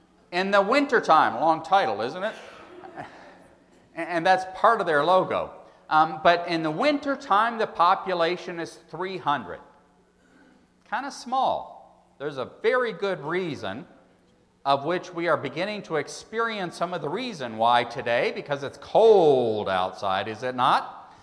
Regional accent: Chautauqua, New York, United States; I grew up in Chautauqua, and it was a great place to grow up because in the summertime, the population went from 300 to 30,000.

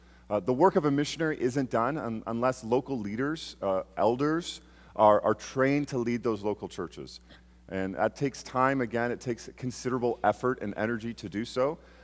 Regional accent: Canada; I'm naturally from Canada. I say words like out and about as the former queen did and now the king. It's English, and we speak English up in Canada.

